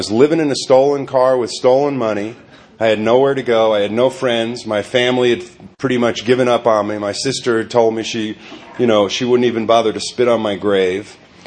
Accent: New York City, New York, United States; You know, I come from Greenwich Village in New York City in the late 60s.

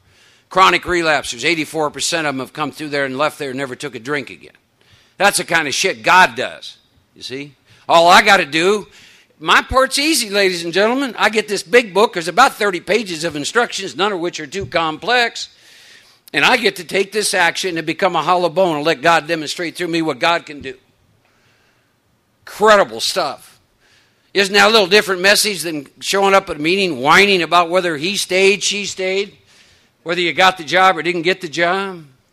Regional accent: Iowa, United States; now in Texas, United States; I live in Texas, but born and raised in Iowa, second oldest of four boys, raised in a Norwegian farming community.

